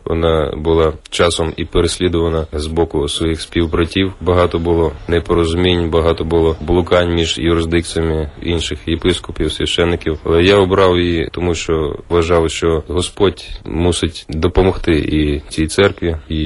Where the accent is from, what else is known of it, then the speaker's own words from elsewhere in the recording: Brest, Brest Region, Belarus; moved away; also born or lived in Sevastopol; Я народився в Білорусі, закінчив школу в Бресті. І в 90-му році ми переїхали з матір'ю до Севастополя